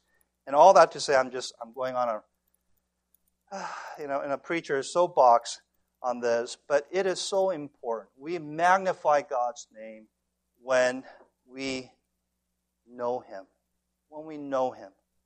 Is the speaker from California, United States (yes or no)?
yes; California, United States; as a growing up in Southern California amongst a bunch of my surfing friends, we always say, man, that's so cool, that's so awesome.